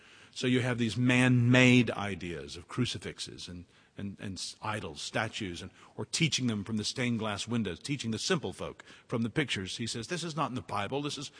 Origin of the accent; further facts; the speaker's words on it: United States; And when I was there, just as an American, I got to tour around to every place living here, and being an American, I don't mind being forward and asking questions.